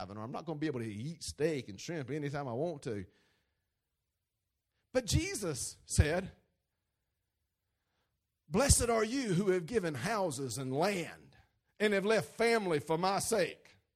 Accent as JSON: {"language": "English", "country": "United States", "said": "So while I'm American, while I love the Constitution of the United States"}